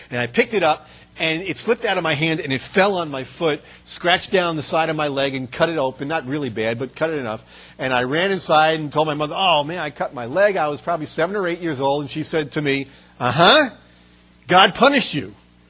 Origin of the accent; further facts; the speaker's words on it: Brooklyn, New York, United States; even though I was born in Brooklyn and we come from New York.